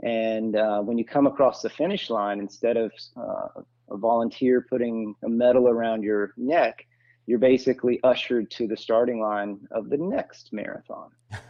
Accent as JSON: {"language": "English", "town": "Bristol", "region": "Southern Appalachians", "country": "United States", "tie": "born or raised there", "said": "I love my hometown. I'm so proud to be from the Southern Appalachians, and Bristol is a humble place to be from."}